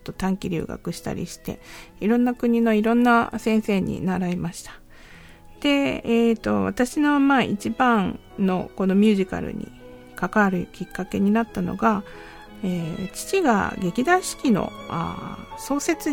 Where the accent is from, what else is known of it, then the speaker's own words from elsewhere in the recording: Osaka, Japan; 日本に定住しようっていうことで、大阪に住所を定住でね、大阪に住み始めてですね、そこで育ちました。ですから私の第二言語は、大阪弁ですね。第一言語は仕事柄標準語で話そうと努力してますけども、普段は関西の言葉で話します。